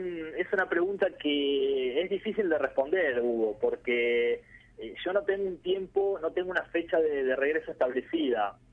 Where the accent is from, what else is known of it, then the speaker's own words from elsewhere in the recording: Santo Tomé, Santa Fe, Argentina; now in Rosario, Argentina; Yo estaba trabajando hasta hace 3 semanas en Rosario, si bien soy de Santo Tomé, estuve 7 años viviendo en Rosario